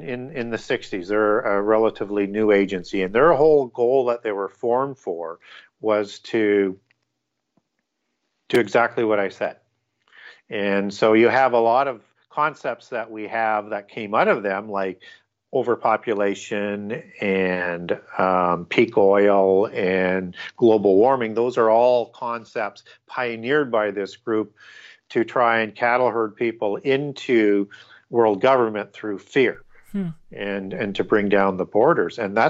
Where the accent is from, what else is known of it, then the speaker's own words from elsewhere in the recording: Canada; And I'm from Canada, and on CBC television, they would have them a few times showing him going into a Club of Rome meeting.